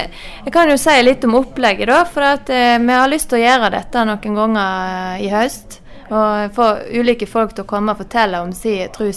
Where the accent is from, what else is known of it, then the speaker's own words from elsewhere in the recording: Vaksdal, Vestland, Norway; Jeg snakker vel egentlig ikke vakstølsdialekt heller, men ja, jeg er fra Straume Stamnes i Vakstøl.